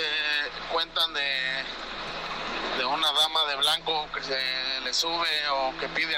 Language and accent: Spanish; Querétaro, Mexico; soy trailero, soy de Querétaro.